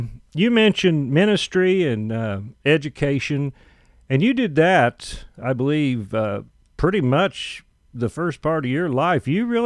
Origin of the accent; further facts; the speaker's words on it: West Virginia, United States; also born or lived in Colorado / Nebraska / Kansas; we're from West Virginia, and both of us made a trip out west to Colorado, Nebraska, Kansas. I lived out there a long time